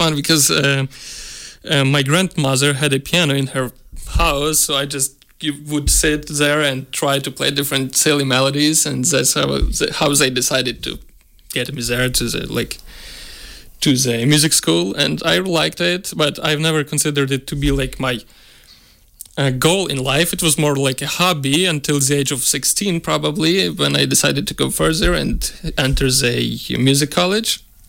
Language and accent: English; Ukraine; Everybody's so kind when they hear I'm from Ukraine.